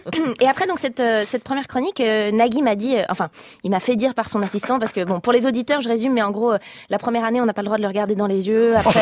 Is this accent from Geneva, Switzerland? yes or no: yes; Geneva, Switzerland; non seulement je viens de Suisse, mais de Genève, région